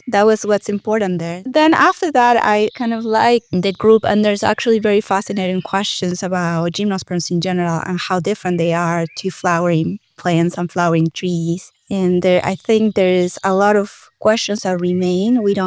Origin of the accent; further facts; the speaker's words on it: Peru; I'm originally from Peru